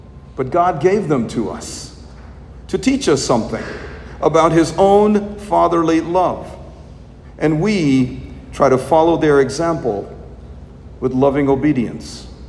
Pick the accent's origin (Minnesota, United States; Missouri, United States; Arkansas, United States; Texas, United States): Arkansas, United States; Little Rock; first language Malayalam; Growing up in Little Rock, I was becoming more fluent in English, but I was forgetting my native Malayalam.